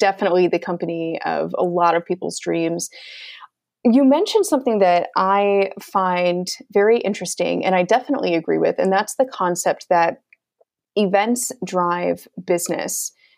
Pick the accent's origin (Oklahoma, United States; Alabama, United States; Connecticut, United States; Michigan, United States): Michigan, United States; I'm from Michigan, so I'm used to the Arctic, so not a big deal.